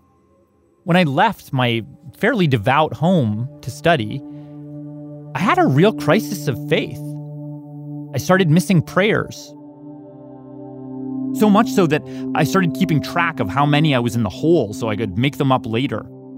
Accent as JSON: {"language": "English", "country": "Canada", "said": "My home country."}